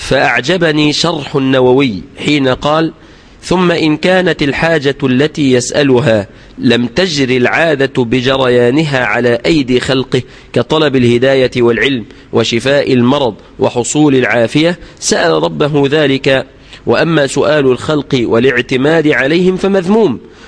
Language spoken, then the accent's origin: Arabic; Egypt; لأن طبعا كلمة وهابي عندنا في مصر دي سبة وشتمة